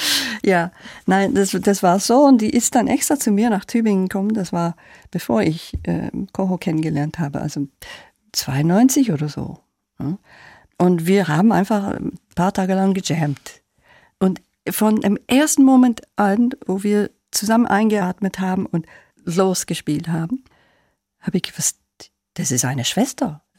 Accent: United States; moved away; Aber ja, ich fühle mich nicht mehr als Amerikanerin.

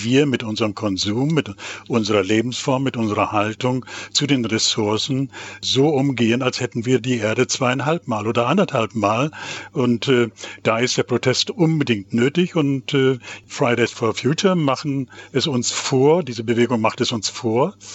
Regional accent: Lower Saxony, Germany; Also ich habe vorhin gesagt, ich komme aus dem Emsland.

